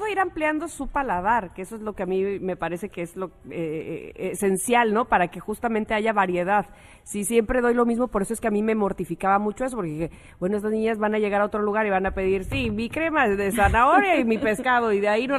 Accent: Veracruz, Mexico; pues será porque somos de Veracruz

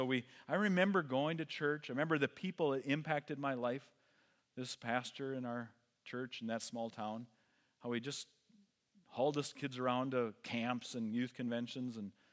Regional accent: Wisconsin, United States; I grew up in Wisconsin, where every weekend, every 15-year-old drank a case of beer, okay?

